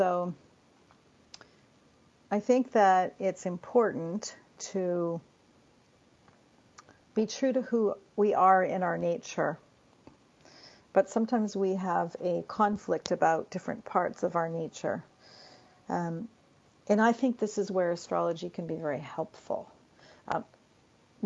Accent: Vancouver, British Columbia, Canada; there was a Rose Marcus, who's from my hometown of Vancouver, BC

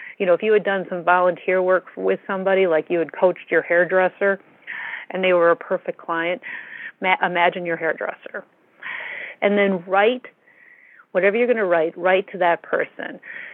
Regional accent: Wisconsin, United States; Although it's getting cold out in some places. I grew up

